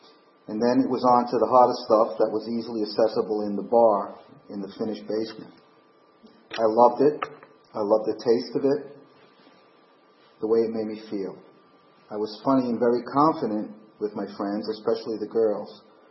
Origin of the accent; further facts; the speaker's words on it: Manhattan, New York, United States; born there; I was born in Manhattan in 1949.